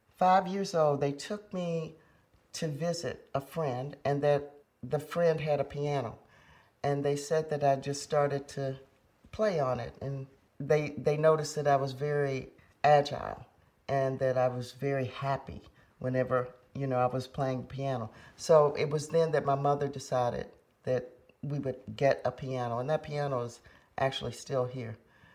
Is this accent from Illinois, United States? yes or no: no; Jackson, Mississippi, United States; born there; I was born in Jackson, Mississippi. It's a town that's known for many things.